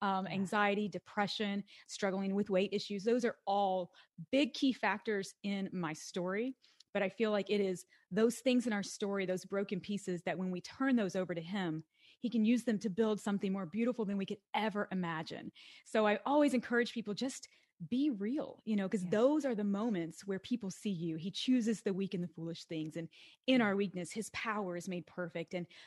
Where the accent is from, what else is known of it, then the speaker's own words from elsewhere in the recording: Kentucky, United States; moved away as an adult; Well, originally I'm from Western Kentucky, and after college, I moved to the Washington, D.C. area, same as Heather did.